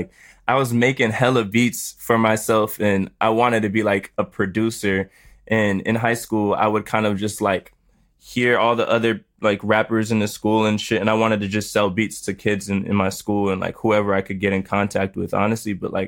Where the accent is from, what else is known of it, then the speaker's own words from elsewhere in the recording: Florida, United States; I'm from South Florida, right? So I have a lot of, like, upcoming artist homies from Miami.